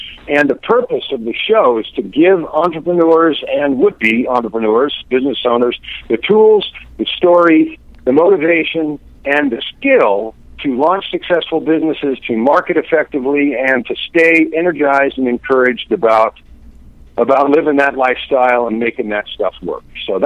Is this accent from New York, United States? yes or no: no; California, United States; also born or lived in Utah / Idaho / Phoenix, United States / Canada; I was born in California, actually, in the Bay Area, and lived there for growing up, and then... I spent some time in Utah going to school, and I've worked in Idaho. I worked in Boise. I've been in Phoenix, like I said, for those 13.